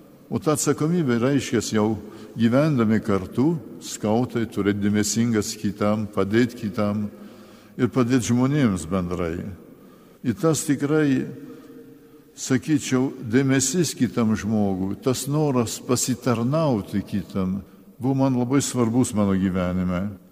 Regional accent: France; augau šeimoje, tada buvau Prancūzijoje, tikrai tikinčiųjų tėvų šeimoje

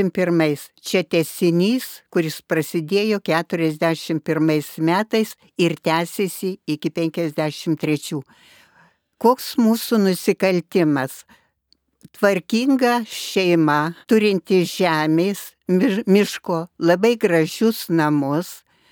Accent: Siberia, Russia; Mes vaikai augom Sibire, aišku, teko ir badauti, ir šalti.

